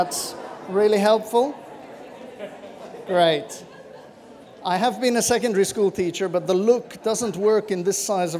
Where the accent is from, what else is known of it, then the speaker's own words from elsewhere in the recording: Belgium; I need to let you know I'm from Belgium.